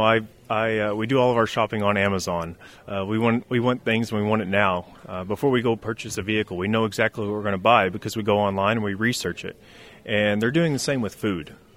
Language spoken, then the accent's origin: English; Arkansas, United States; also born or lived in Oklahoma / Texas; I grew up in Arkansas in the cattle business, and I'm proud to be a Oklahoma State alumni.